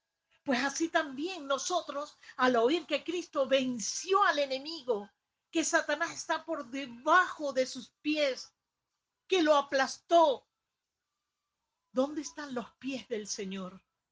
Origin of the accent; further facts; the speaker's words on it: Venezuela; born there; una chica venezolana de mi tierra donde yo nací.